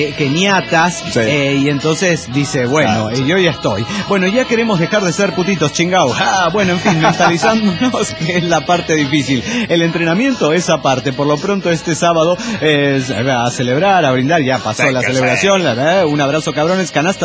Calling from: Comodoro Rivadavia, Chubut, Argentina; de Comodoro Rivadavia, Argentina. Patagón.

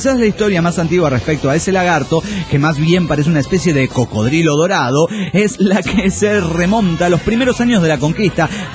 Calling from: Bucaramanga, Santander, Colombia; de Bucaramanga, Colombia.

